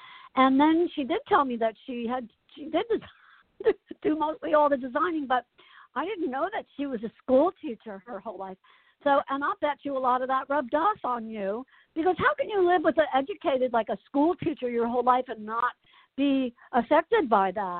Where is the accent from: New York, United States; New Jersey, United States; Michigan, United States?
New Jersey, United States; Asbury Park; I grew up in Asbury Park. I call myself the Irish, like I'm an Irish Catholic redhead from Asbury Park, New Jersey.